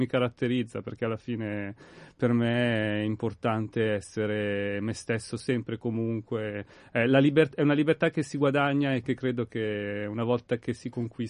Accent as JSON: {"language": "Italian", "town": "Monza", "region": "Lombardy", "country": "Italy", "said": "io sono di Monza, quindi anche se è vicino a Milano, però era una realtà completamente diversa, specialmente allora"}